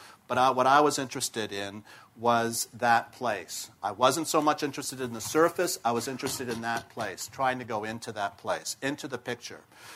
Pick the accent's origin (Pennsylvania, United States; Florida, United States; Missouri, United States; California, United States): California, United States; Santa Monica; I grew up in Santa Monica. Both my parents were artists.